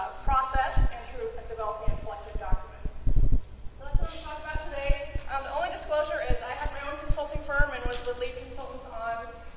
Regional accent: Oregon, United States; I am from Oregon, so I made the trip yesterday

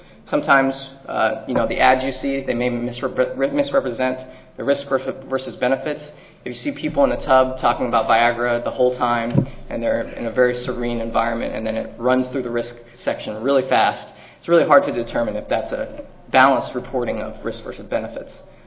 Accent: California, United States; I'm from California, so I came ill-prepared to come to D.C. with hardly any winter clothes

